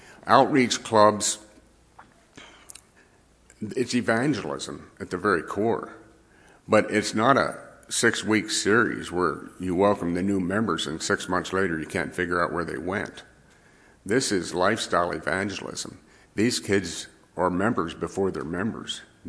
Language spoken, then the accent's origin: English; Ireland; So I'm Irish, so you're going to have to assume that I really didn't care what color it was